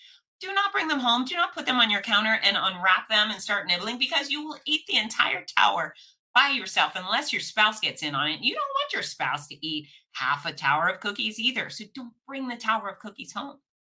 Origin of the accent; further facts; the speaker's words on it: Florida, United States; Yes, I'm from Florida and we do those things.